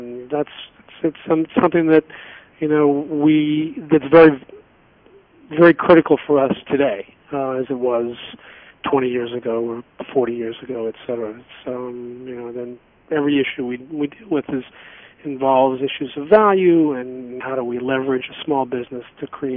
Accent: Savannah, Georgia, United States; I grew up in Savannah, Georgia, part of a third-generation family business, Jewish family business, that started in the grocery store with my grandmother in 1940 in Savannah, Georgia, corner store.

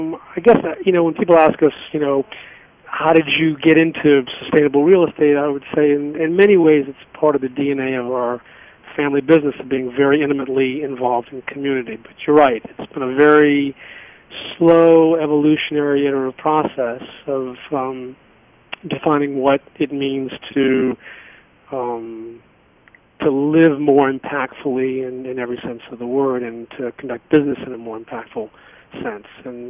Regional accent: Savannah, Georgia, United States; I grew up in Savannah, Georgia, part of a third-generation family business, Jewish family business, that started in the grocery store with my grandmother in 1940 in Savannah, Georgia, corner store.

